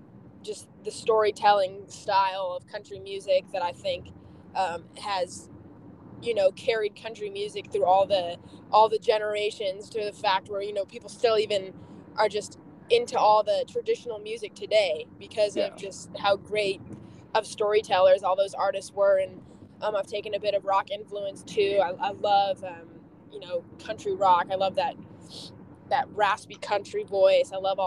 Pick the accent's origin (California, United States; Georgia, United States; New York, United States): California, United States; I grew up out in Southern California, and I've always just kind of had a love for music.